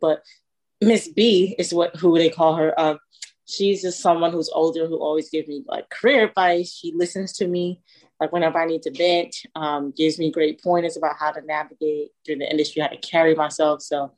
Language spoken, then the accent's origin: English; New York, United States; Like I grew up in New York. Every morning before I would go to school and stuff or work, whatever, I used to have the TV on Good Morning America watching Robin Roberts.